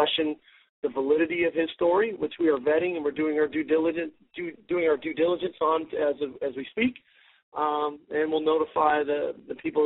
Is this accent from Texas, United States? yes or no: no; California, United States; I'm a kid from Southern California. Grew up coming to the Coliseum, going to SC football games